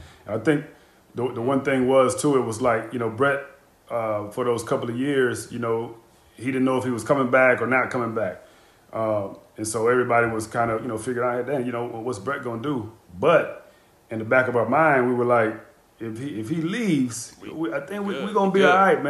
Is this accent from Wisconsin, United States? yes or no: yes; Green Bay, Wisconsin, United States; It's interesting because we talked about growing up in my hometown and, you know, having the stadium kind of being right in the center of the community. That's the way Green Bay was.